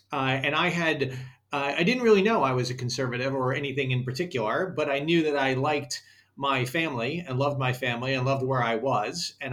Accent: Brooklyn, New York, United States; I grew up in Brooklyn with a family that was mostly and is mostly school teachers and Con Ed workers, and whose older generations didn't foresee any schooling, really.

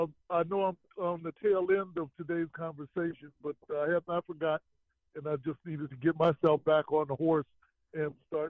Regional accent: New Orleans, Louisiana, United States; moved away; I'm originally from New Orleans. Again, had it not been for Hurricane, I would not be here.

